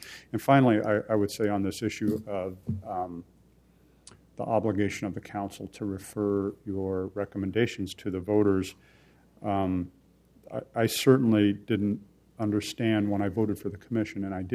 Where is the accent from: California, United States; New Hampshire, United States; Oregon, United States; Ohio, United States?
Oregon, United States; Portland; I was born and raised in Portland, and sometimes I thought when I first got elected to council I was doing what the Portland way was